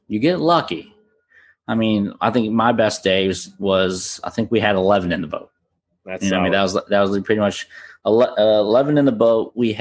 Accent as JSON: {"language": "English", "region": "Florida", "country": "United States", "tie": "born or raised there", "said": "I like the marsh, the flats. It's what I grew up on in Florida."}